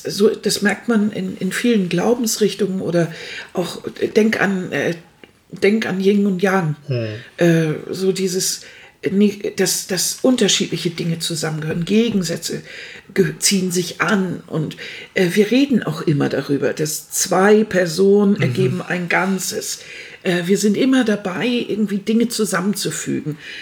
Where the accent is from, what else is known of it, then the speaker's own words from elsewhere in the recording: Germany; Ne, wir als Deutsche, wie so immer so Gruppenbildung zusammen. Wir suchen immer danach, dass wir Teil eines Ganzen sind.